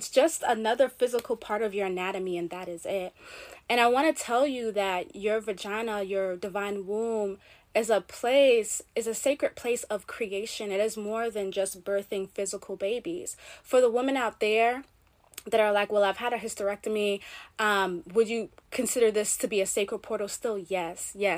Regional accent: Jamaica; You know, I'm Caribbean. I'm Jamaican.

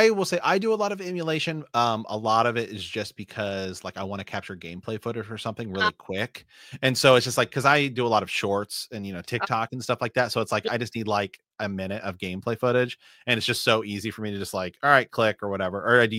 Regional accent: Ohio, United States; now in Portland, United States; I'm actually from Ohio originally. I was kind of looking at that one, but now I live in Portland

